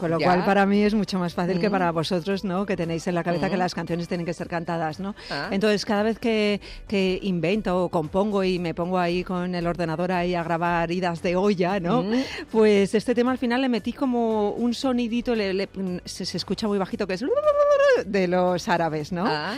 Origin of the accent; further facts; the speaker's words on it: Cuenca, Castilla-La Mancha, Spain; he estado investigando en mi tierra, sabes que soy conquense y entonces yo estoy muy unida a Castilla-La Mancha